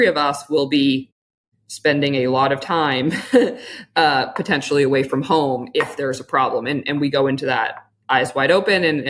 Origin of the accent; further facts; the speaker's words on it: Western Canada, Canada; I am from Western Canada